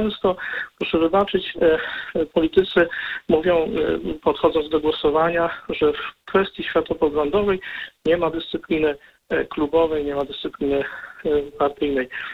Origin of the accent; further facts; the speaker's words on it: Syców, Lower Silesian Voivodeship, Poland; ja jestem z Sycowa, ale związany bardzo z Kaliszem, Kalisz, stolica diecezji kaliskiej